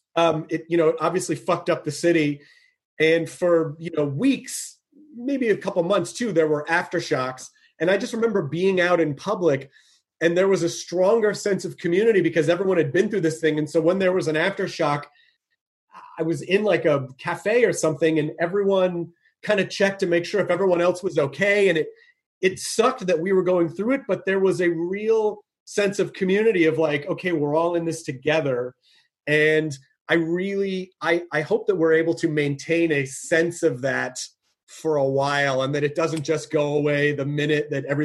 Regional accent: Louisville, Kentucky, United States; born there; Yeah, I was born in Louisville.

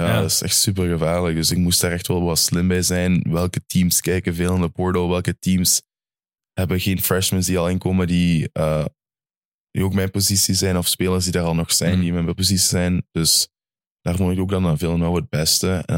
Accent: Belgium; now in New Jersey, United States; ik ben ook van België naar gekomen

